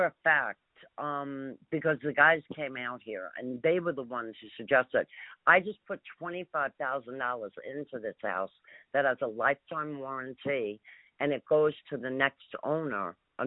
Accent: New York, United States; I grew up in New York, in right on the Atlantic Ocean, in between the Jamaica Bay and the Atlantic Ocean. So I was basically on an island, and I just happened to love the water.

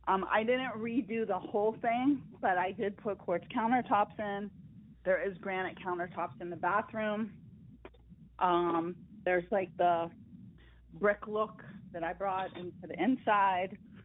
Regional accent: Florida, United States; I mean, there's really, I'm from Florida

